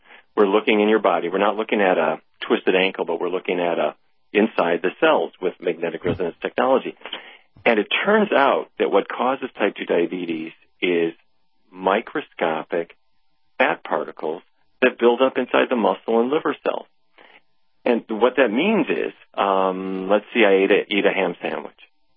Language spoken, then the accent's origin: English; North Dakota, United States; I grew up in North Dakota. My father was the diabetes expert for the town